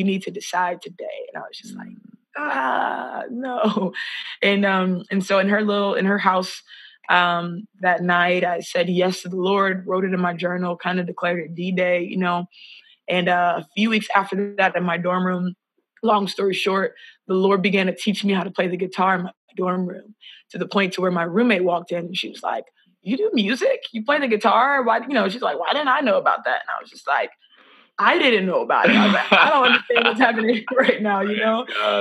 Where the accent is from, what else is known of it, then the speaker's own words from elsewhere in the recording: Columbus, Ohio, United States; also born or lived in Pennsylvania; now in Fort Worth, United States; I was raised in Columbus, Ohio, actually. And but I spent a lot of time after I graduated high school in Pennsylvania. So I lived in Pittsburgh for a while, lived in Philly for a while